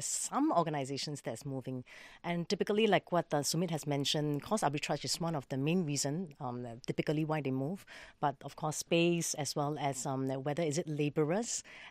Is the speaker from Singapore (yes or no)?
yes; Singapore